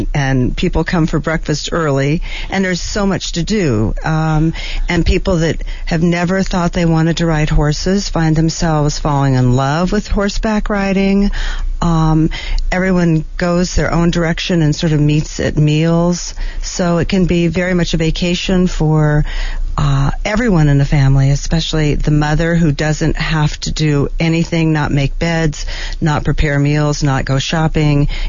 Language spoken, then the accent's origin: English; Northwest, United States; I was from the Northwest, and I'd never seen a dude ranch, never heard of one.